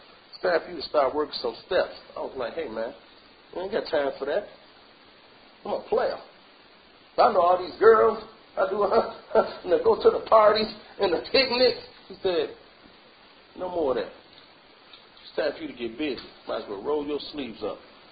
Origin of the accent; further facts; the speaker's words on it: Chicago, Illinois, United States; I didn't know nobody because I was from Chicago.